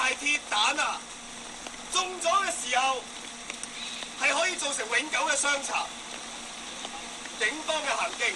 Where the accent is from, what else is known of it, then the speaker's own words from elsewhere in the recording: Hong Kong; 我哋香港人嘅感受只能引用呢四个字：痛心疾首。